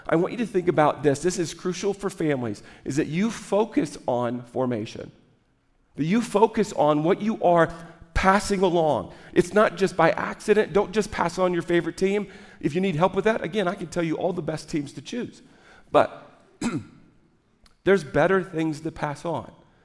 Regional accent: Kansas, United States; I grew up a lot in Kansas. So we grew up, one, in Kansas, you learn, wheat fields everywhere.

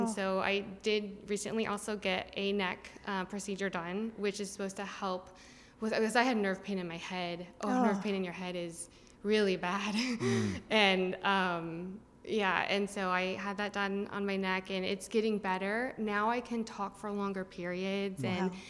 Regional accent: Iowa, United States; now in Seattle, United States; I'm originally from Iowa, but we moved out here a while ago, about 16 years ago, to Seattle area.

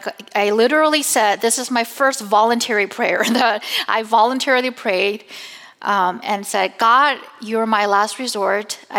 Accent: South Korea; moved away as an adult; now in United States; I was raised in Korea, but I came to the States and was exposed to all this exciting secular life in the United States.

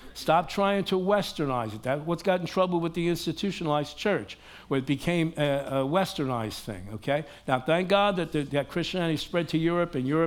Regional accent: United States; Well, I'm an American. I belong in a democratic society.

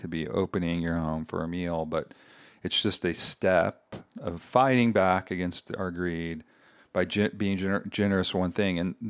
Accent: United States; born there; I'm so glad I was born in America.

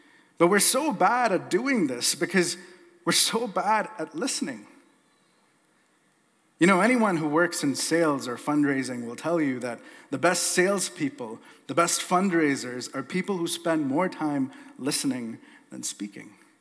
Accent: Canada; I wonder if there's a lesson for us here as Canadian Christians today.

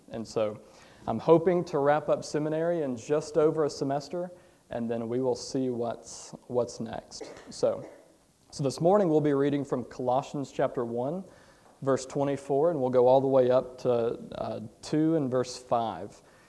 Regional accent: Chelsea, Alabama, United States; I grew up just over in Chelsea. Grew up at Liberty Baptist Church.

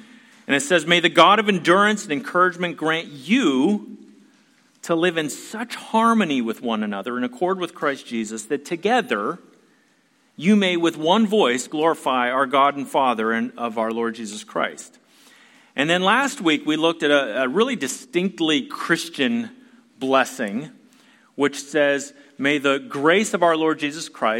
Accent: Pennsylvania, United States; And so I grew up in a church, I grew up in Pennsylvania, by the way, in a pretty traditional Baptist church

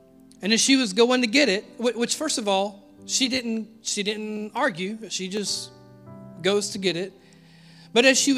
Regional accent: Mississippi, United States; but I'm from Mississippi, and I like cornbread.

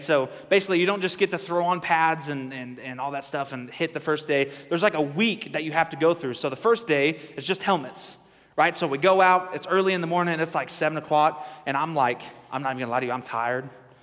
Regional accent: Sanger, Texas, United States; I'm from North Central Texas. Okay, I'm from a small town called Sanger

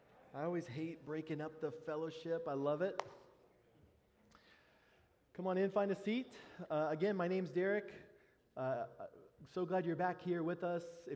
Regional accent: Texas, United States; And I'm from Texas. Maybe this is a Texas thing.

